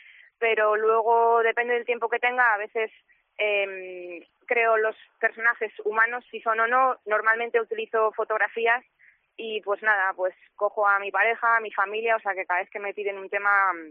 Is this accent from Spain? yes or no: yes; Palencia, Castile and León, Spain; moved away as an adult; also born or lived in Madrid / England; now in Valencia, Spain; Sí, soy palentina. Bueno, me fui de Palencia con 18 a Madrid y acabo de volver ahora a España, de Inglaterra, que hemos estado ahí 4 años viviendo. Y ahora estoy, justo me pillas de mudanza en Valencia.